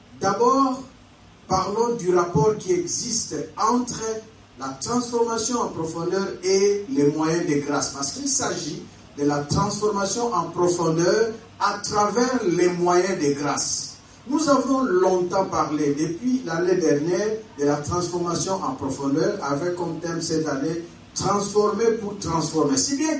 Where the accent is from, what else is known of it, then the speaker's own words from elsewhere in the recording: DR Congo; Je suis de la République démocratique du Congo.